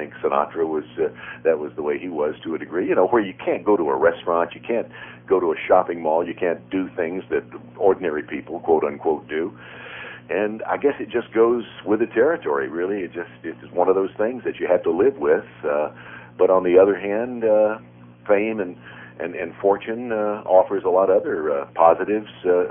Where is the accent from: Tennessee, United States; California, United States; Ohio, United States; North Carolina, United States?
Tennessee, United States; Jackson; When I was a kid, growing up in Jackson, Tennessee, small town, about 25,000 people, I had a playmate across the street from where we lived.